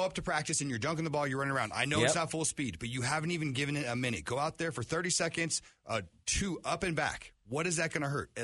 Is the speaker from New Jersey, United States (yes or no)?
no; Oakland, California, United States; I want to talk about something with my hometown Oakland A's.